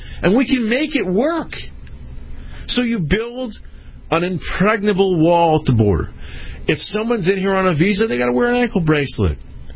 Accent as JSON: {"language": "English", "region": "Connecticut", "country": "United States", "tie": "born or raised there", "said": "Dave in my home state of Connecticut."}